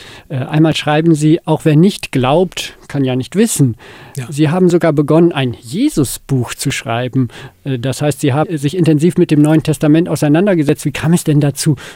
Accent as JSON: {"language": "German", "region": "West Germany", "country": "Germany", "said": "Ich habe das sehr viel besser verstanden als Wessi."}